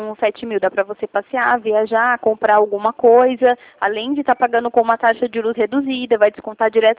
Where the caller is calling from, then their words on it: Jundiaí, São Paulo, Brazil; Eu sou aqui de Jundiaí.